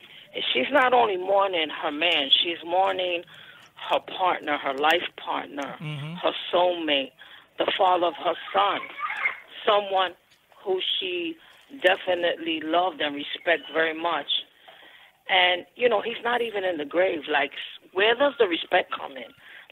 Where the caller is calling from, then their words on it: New York City, New York, United States; I'm from Harlem, East Harlem.